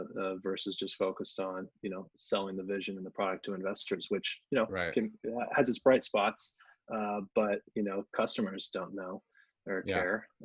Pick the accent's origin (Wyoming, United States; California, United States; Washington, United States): Washington, United States; Seattle; I mean, I grew up in Seattle, right? Like, I've been here for a while, and so I saw Amazon grow